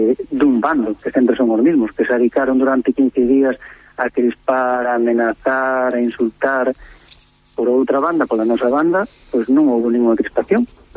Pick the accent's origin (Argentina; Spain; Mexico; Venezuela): Spain; Castrelo de Miño, Galicia; Castrelo de Miño somos un pueblo amable, un pueblo que recibe a todo el mundo por brazos abiertos. Somos un mar de Ourense y aquí convido a todo el mundo